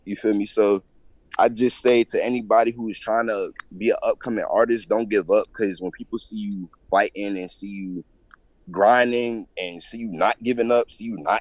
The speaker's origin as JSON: {"language": "English", "town": "Clearwater", "region": "Florida", "country": "United States", "said": "No, sir. I'm from Clearwater, Florida."}